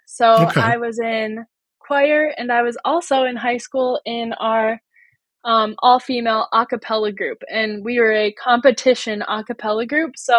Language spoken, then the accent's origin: English; Eagle Lake, Minnesota, United States; now in Jordan, United States; So I currently live in Jordan, but I grew up in Eagle Lake, Minnesota, which is not far from here, not far from Mankato.